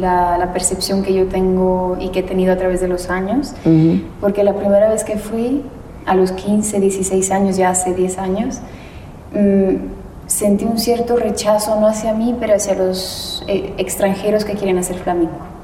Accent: Bolivia; yo vengo de Bolivia y voy hacia ellos, ¿no? Que voy a España y voy a seguir haciendo ese sueño sin olvidar de dónde vengo

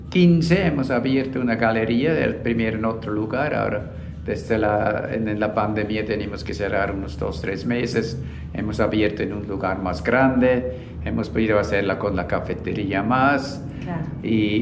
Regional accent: Switzerland; now in Bolivia; Soy originario de Suiza, pero vivo muchos años en Bolivia. Me he casado aquí, tengo familia aquí, o tenía.

